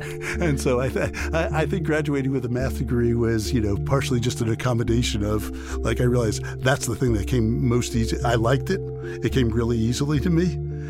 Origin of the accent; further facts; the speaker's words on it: New York City, New York, United States; And I grew up in New York City playing basketball.